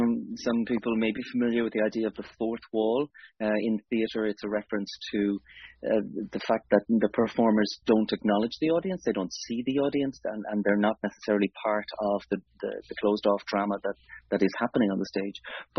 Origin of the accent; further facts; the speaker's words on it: Kiltormer, Connacht, Ireland; now in Dublin, Ireland; I'm an independent theatre artist living and working in Dublin, and I'm originally from East Galway, as you said, in a small village called Kiltormer.